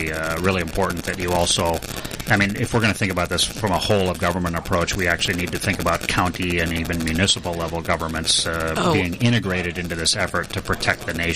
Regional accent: Minnesota, United States; I'm from Minnesota. The Upper Midwest is sort of known for having great education systems.

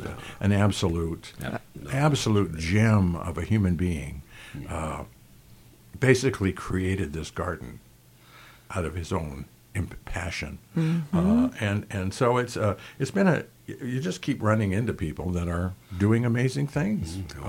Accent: Lethbridge, Alberta, Canada; born there; Where I was born in Lethbridge.

